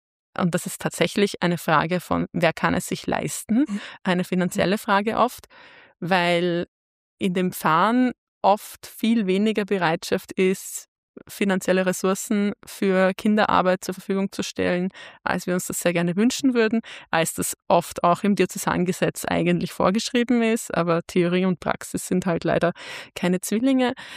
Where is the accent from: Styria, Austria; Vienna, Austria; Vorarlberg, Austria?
Vienna, Austria; born or raised there